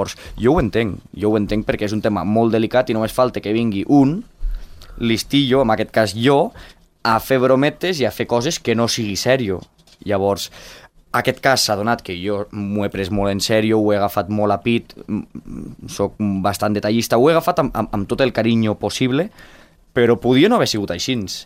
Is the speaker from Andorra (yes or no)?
yes; Encamp, Andorra; Aquells que em coneixin... Soc d'Encamp.